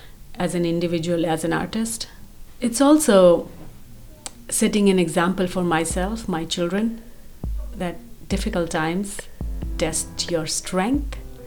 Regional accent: India; now in United States; So when I came to US, I was like, oh, I am Indian. Because all this while, being Indian was not a thing for me.

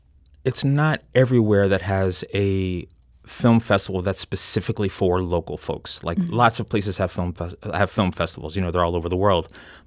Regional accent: St. Louis, Missouri, United States; I'm from St. Louis, but I moved back in January for this job specifically.

